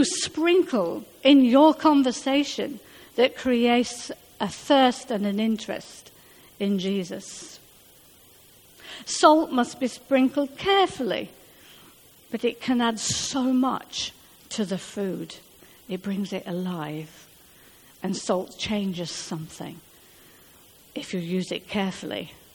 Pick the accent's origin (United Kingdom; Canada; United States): United Kingdom; Barnsley, Yorkshire and the Humber; accent: Northern Barnsley; now in London, United Kingdom; People still pull me about my Northern Barnsley accent. I have never tried to get rid of it. And even after 30 years in London, it is still there.